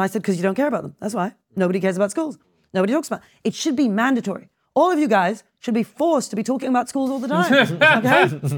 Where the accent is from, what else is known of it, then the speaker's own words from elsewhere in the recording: United Kingdom; And when I say about the thing about being British, I think that's important. It's the one thing that we have in common.